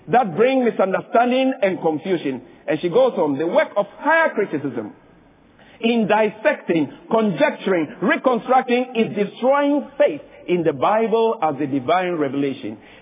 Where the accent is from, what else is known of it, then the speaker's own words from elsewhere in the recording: Ghana; It is a secular university in my home country of Ghana, West Africa.